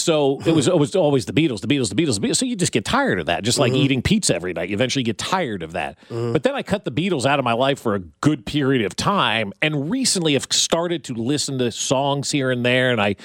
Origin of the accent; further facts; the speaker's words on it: New Jersey, United States; now in New Orleans, United States; even though I grew up in Jersey.